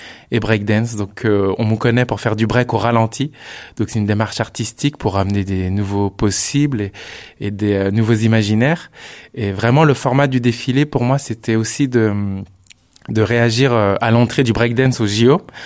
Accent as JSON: {"language": "French", "town": "Rennes", "region": "Brittany", "country": "France", "said": "ça fait 25 ans que je danse et je suis rennais"}